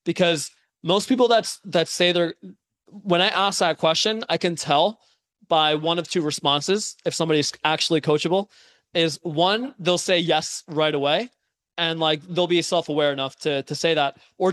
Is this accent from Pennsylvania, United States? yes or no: no; New York City, New York, United States; And I didn't know how to drive for a long time growing up in New York City.